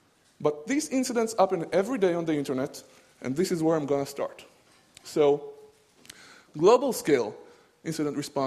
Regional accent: Israel; I'm from Israel.

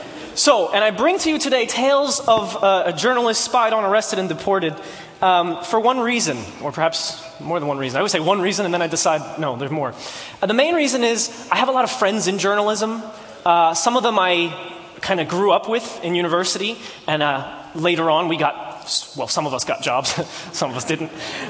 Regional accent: New Jersey, United States; I come from New Jersey where everybody's really, sarcastic.

